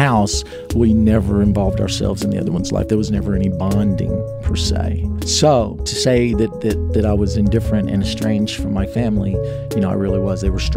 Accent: Hendersonville, Tennessee, United States; At the age of 18, growing up in Hendersonville, I just felt like I had itchy feet. I had to get out.

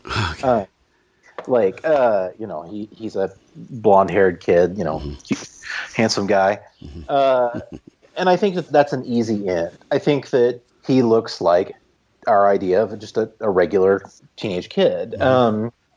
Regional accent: Joplin, Missouri, United States; So the band is from my hometown, Joplin, Missouri.

